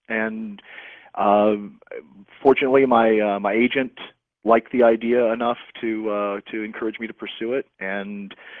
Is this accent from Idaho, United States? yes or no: no; Salem, Virginia, United States; I grew up in Salem, Virginia, and literally the interstate was in our backyard, so I would hear the trucks going by every night